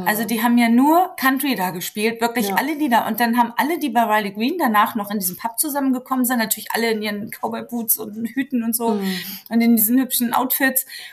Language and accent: German; Germany; Naja, und ich gucke kein Trash-TV, ich komme aus Deutschland.